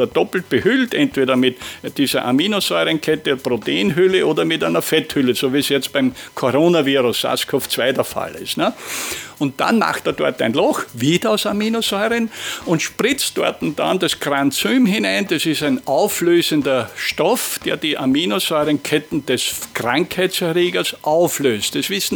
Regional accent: Austria; so wie es bei uns in Österreich heißt

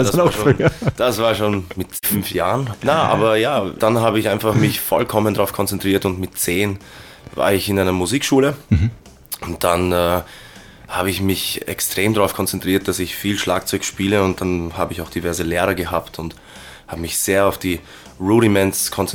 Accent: Vienna, Austria; Ja, ich bin in Wien geboren, aufgewachsen und bin auch hier in die Schule gegangen.

